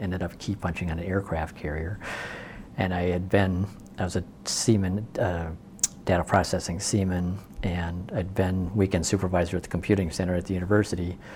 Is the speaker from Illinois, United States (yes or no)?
no; Monona, Wisconsin, United States; I grew up in Monona, so contiguous to Madison